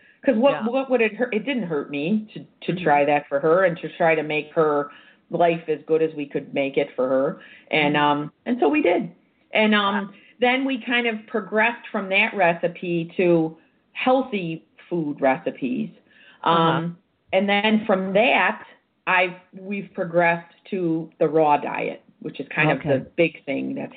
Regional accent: Chicago, Illinois, United States; You know, I am an Irish Catholic girl from the south side of Chicago. We do not do tofu.

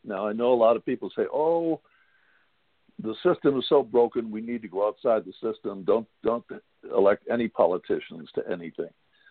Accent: Oswego, New York, United States; I'll tell people I'm from Oswego, and they go, oh, down on the southern tier? No, no, no, that's Owego.

